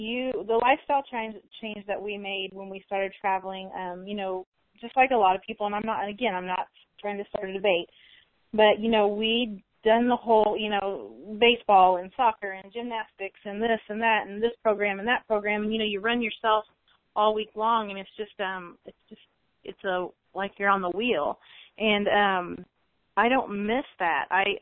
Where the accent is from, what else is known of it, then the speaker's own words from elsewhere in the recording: Illinois, United States; You know, we lived in Terre Haute for a while. I'm from Illinois.